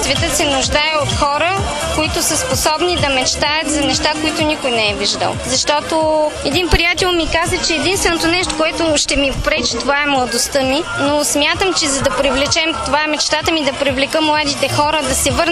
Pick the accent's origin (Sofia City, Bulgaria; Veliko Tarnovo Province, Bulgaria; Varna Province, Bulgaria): Veliko Tarnovo Province, Bulgaria; Zlataritsa; also born or lived in Ruse; аз съм израснала в Златарица, въпреки че съм родена в Русе, съм израснала в Златарица и 20 години работя с цялото население на общината